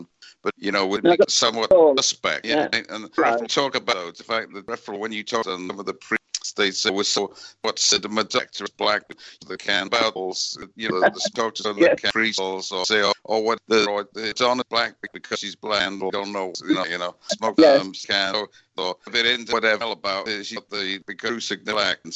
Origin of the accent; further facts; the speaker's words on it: England, United Kingdom; I grew up in Great Britain